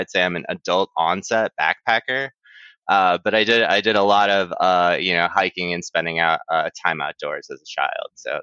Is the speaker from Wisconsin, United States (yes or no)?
yes; Wisconsin, United States; But yeah, I grew up in the Midwest, a little north of Milwaukee, close to the city, but far enough outside the city that I still had like farm fields across the street from me growing up.